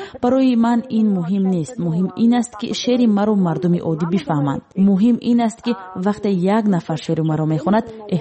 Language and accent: Persian; Tajikistan; درباره فرهنگ زیبای تاجیکستان بگویم و آنها را با وطن خودم شناس کنم